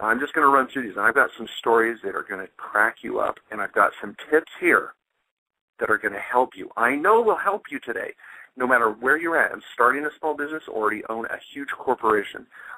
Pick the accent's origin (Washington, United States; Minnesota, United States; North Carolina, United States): Washington, United States; I grew up in Washington State, in the desert of Washington State. It's known as the High Desert. It's kind of on the east side of Washington.